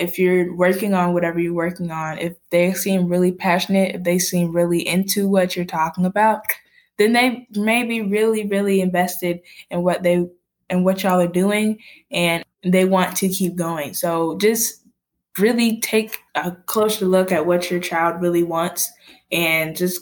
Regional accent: the South, United States; especially since I'm from the South. And I mean, we're super sweet. We're always saying ma'am or sir or anything like that.

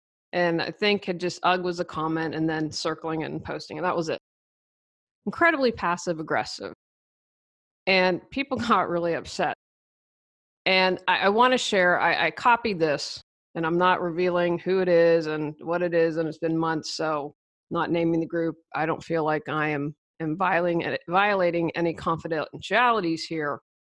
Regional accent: Wheeling, West Virginia, United States; I feel like I grew up in Wheeling, West Virginia. It's right outside of Pittsburgh. I think you guys is fairly common.

